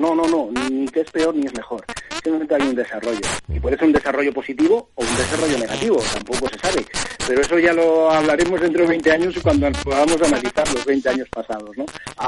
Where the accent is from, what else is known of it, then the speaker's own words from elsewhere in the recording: Castilla-La Mancha, Spain; yo soy castellano y es mucha honra, y castellano viejo, castellano nuevo, me da lo mismo, castellano, y encima de La Mancha